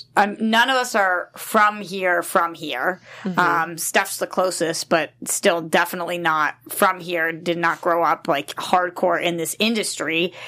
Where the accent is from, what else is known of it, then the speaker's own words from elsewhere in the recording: Boston, Massachusetts, United States; we're from Boston. So high school there, college at USC.